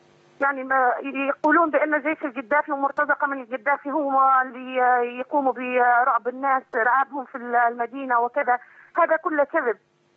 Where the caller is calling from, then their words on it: Zawiya, Zawiya District, Libya; أنا في مدينة الزاوية